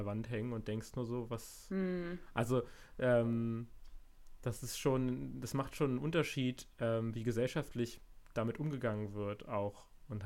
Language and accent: German; West Germany, Germany; also born or lived in Chemnitz; Da habe ich eine Zeit lang gelebt und bin da mit dem Bus gefahren. Und ich bin sonst in Westdeutschland aufgewachsen, wo, ich sag mal, Nazis sich nicht in die Öffentlichkeit trauen.